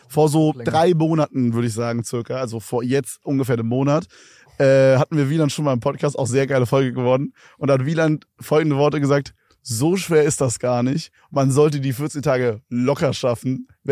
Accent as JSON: {"language": "German", "region": "East Germany", "country": "Germany", "said": "da, wo ich herkomme aus dem Osten, da heiratet kaum jemand."}